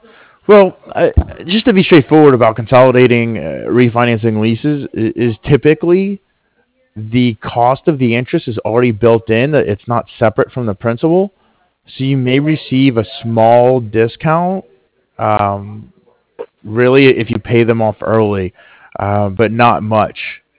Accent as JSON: {"language": "English", "region": "East Coast", "country": "United States", "said": "But I'm from the East Coast myself, and so I haven't be fond of it."}